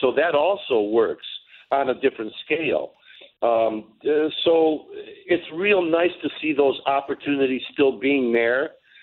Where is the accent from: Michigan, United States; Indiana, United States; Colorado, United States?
Michigan, United States; Detroit; they ask, well, where are you from and blah, blah, blah, this and that. And I'll say Detroit, you know, very proudly, I'll have you know.